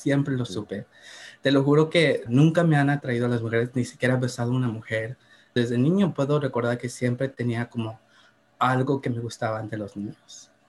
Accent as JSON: {"language": "Spanish", "town": "Santa Barbara", "region": "California", "country": "United States", "tie": "born or raised there", "said": "Sí, soy de Santa Bárbara. Aquí crecí y viví toda mi vida. Aquí se conocieron mis papás. Mi mamá es de la Ciudad de México. Y mi papá es de la parte sur de Guatemala."}